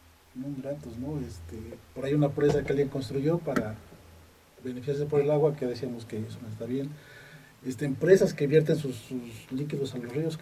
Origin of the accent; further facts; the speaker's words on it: Mexico; que son nuestros porque somos mexicanos